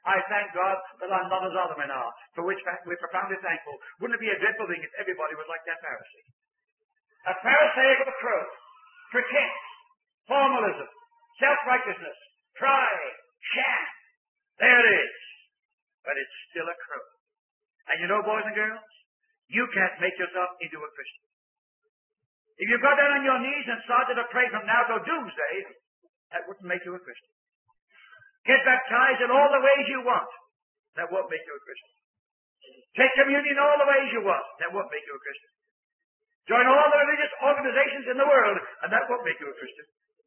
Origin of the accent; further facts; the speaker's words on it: England, United Kingdom; born there; I was born in England.